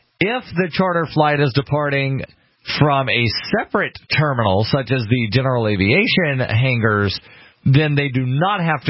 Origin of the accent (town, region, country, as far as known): Birmingham, Alabama, United States